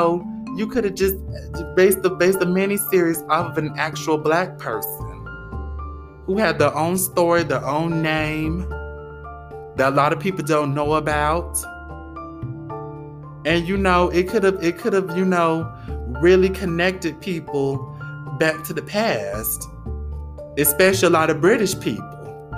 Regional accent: United States; because I'm an American, even though I'm black, I'm still an American.

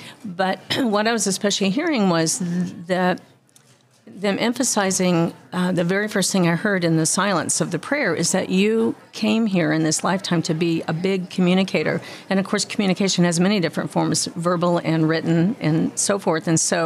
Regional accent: Florida, United States; I grew up in Central Florida, which used to be the home of many, many orange groves.

